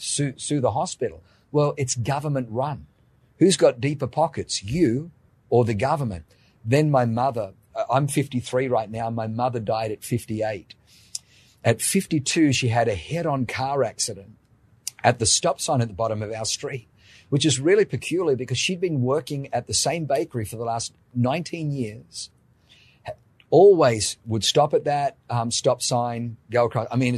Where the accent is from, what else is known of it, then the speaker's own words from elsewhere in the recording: Australia; So my response growing up in Australia is you get what you pay for.